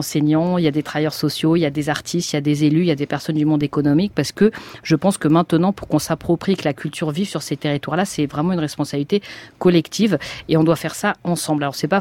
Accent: Île-de-France, France; j'ai grandi en Seine-Saint-Denis.

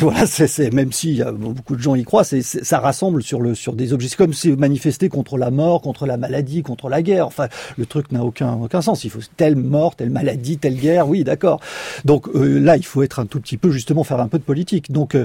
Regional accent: France; now in Paris, France; moi, je suis parisien, j'ai pas de voiture, donc ça me concerne pas. Mais il suffit que j'aille en province, dans ma province natale

